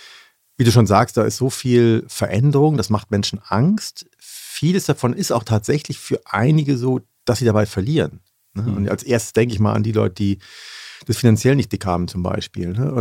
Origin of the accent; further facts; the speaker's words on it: Düsseldorf, North Rhine-Westphalia, Germany; born there; Gebürtiger Düsseldorfer bin ich.